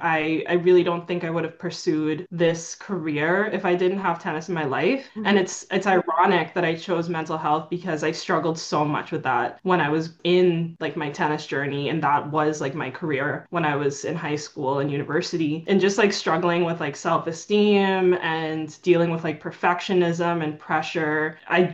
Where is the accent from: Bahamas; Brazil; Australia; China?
Bahamas; now in United States; I'm from the Bahamas, and playing in the Bahamas was very different from playing in the US.